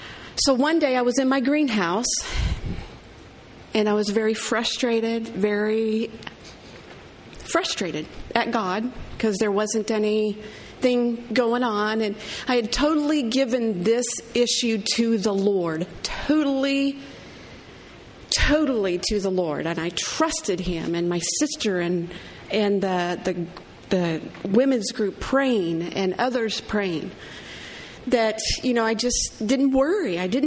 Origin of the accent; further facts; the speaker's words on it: Cuba, Illinois, United States; I'm Cindy's sister. I'm the one she talks about. … And I'm from Cuba, Illinois.